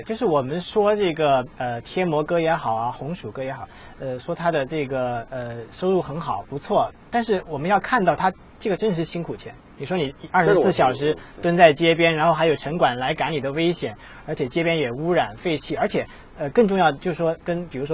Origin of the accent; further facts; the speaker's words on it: China; 我觉得这是在我们中国人的这个教育里面。